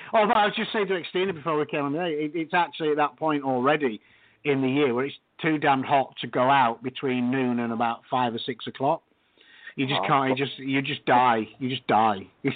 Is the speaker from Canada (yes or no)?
no; United Kingdom; moved away as an adult; now in United States; I've lived in the States for nearly 10 years now, but it's still offensive to me as a Brit.